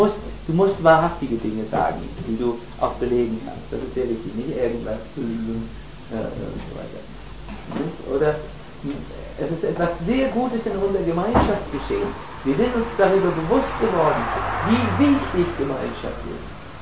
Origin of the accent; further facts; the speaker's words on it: Northern Germany, Germany; wie man bei uns in Norddeutschland sagt.